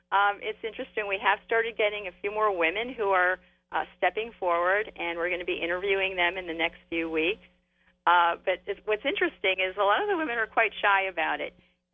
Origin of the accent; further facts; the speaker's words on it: Ohio, United States; Oh, absolutely. I grew up in Stark County, and my father worked at Republic Steel Union Drawn Division in Massillon